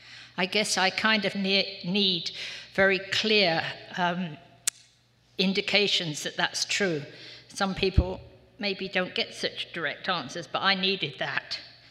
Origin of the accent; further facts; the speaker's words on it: London, United Kingdom; born there; in case you don't know from my accent, I was born in England, in London. And I was blessed to grow up in a Christian home. My family attended a big inner city Baptist church.